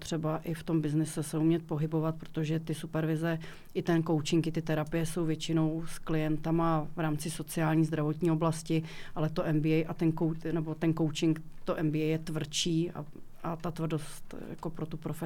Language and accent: Czech; České Budějovice, South Bohemian Region, Czechia; Z Českých Budějovic. Tady jsem se narodila, tady žiju celou dobu.